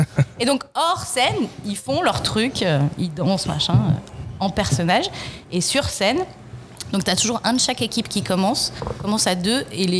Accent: Lyon, Auvergne-Rhône-Alpes, France; born there; Et sinon, je suis née à Lyon. Ma ville de cœur, c'est Lyon.

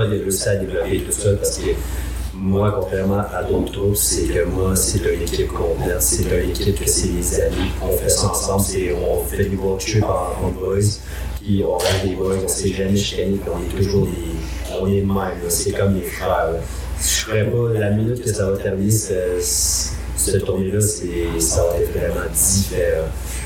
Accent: Jonquière, Quebec, Canada; Exactement, parce que Saguenay, moi, je viens de là. Je viens de Jonquière.

